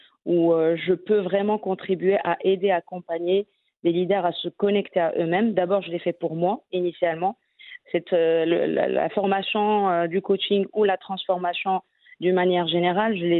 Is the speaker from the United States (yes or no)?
no; Morocco; on se sent super bien et fier en tant que Marocain et Africain